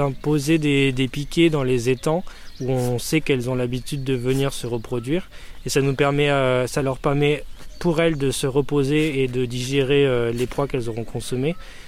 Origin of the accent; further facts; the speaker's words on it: Auvergne-Rhône-Alpes, France; j'ai 25 ans et je suis originaire des Sources de la Loire en Haute-Loire.